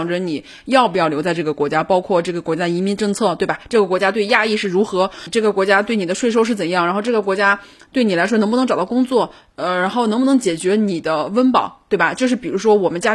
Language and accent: Chinese; China; 就是因为我们中国人或者是跟美国人是就是非常相似的